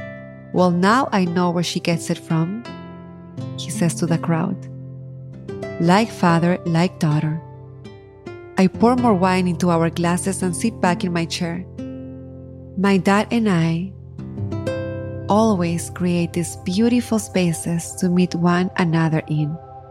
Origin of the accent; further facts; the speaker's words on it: Lima, Peru; Growing up in Lima, my siblings and I don't spend much time with Dad.